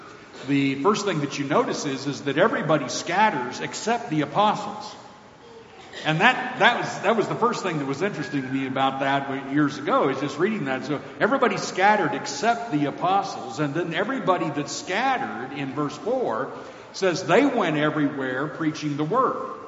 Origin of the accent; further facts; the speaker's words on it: the South, United States; And I'm a Southerner and working with in a Southern culture, though I grew up working in a California culture